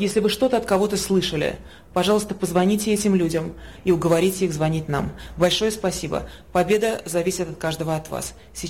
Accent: California, United States; я волонтер из Калифорнии, работаю сейчас на команду Трампа в Пенсильвании.

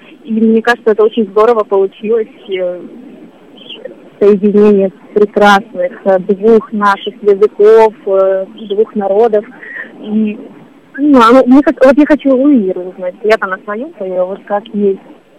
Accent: Ukraine; Я родом из Украины

